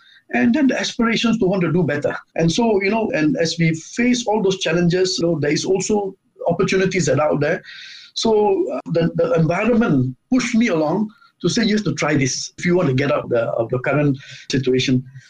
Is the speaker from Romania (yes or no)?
no; Singapore; Now, I'm a Singaporean.